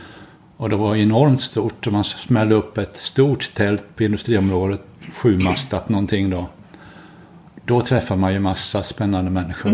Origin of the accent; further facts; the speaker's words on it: Oskarshamn, Kalmar County, Sweden; Jag har vuxit upp i Oskarshamn, jag är bondson och tillhörde en liten församling där